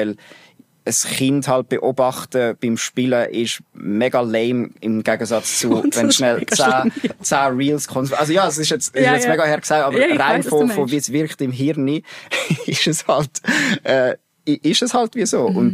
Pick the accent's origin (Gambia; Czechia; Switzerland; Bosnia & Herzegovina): Switzerland; Emmetten, Nidwalden; also born or lived in Lucerne / Buchs; Und dann aber in Nidwalden aufgewachsen, genau. Zuerst in Buchs, etwa 6 Jahre. Und dann sind wir gezügelt auf Emmetten. Das ist so ein kleines Bergdorf, ein bisschen oberhalb.